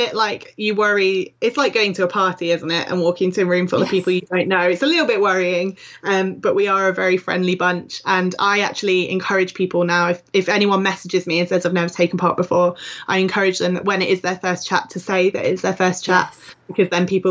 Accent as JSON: {"language": "English", "region": "Yorkshire and the Humber", "country": "United Kingdom", "said": "Yorkshire tea. I'm a Yorkshire lass."}